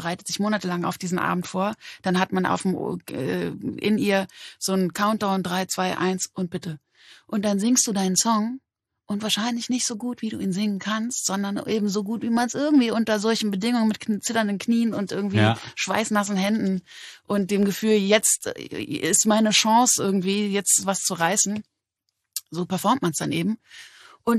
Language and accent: German; Berlin, Germany; also born or lived in Mannheim; so bin ich eben mit 11 in Berlin gelandet und hier groß geworden. Genau, in Mannheim geboren.